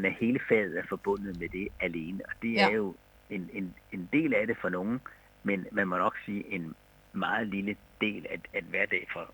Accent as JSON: {"language": "Danish", "region": "Region of Southern Denmark", "country": "Denmark", "said": "fordi vi kommer jo selv fra Sydjylland begge"}